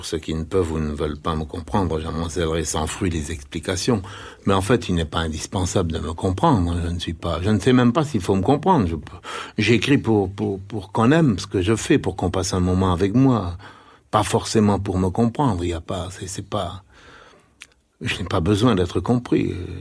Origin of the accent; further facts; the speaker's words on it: Sète, Occitanie, France; born there; Oui, vous savez, ma mère était italienne. Et mon père venait d'un pays qui s'appelle Castelnaudary. Alors, je suis né à Sète par accident, j'aime beaucoup Sète.